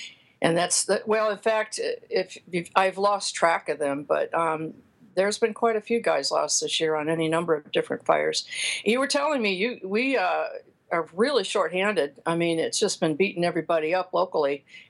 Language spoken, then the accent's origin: English; California, United States; this hits home for me because it is in my home state. We'll talk about the fires in Northern California